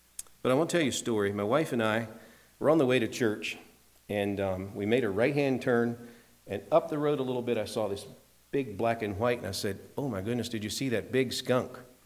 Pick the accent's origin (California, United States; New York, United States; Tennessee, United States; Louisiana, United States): Tennessee, United States; because of our background, because I'm from Tennessee, I see things a little different